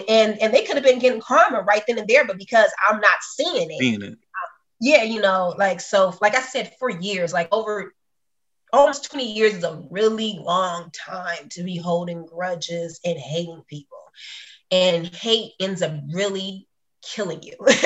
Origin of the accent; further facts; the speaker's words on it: California, United States; because I grew up in West Angeles.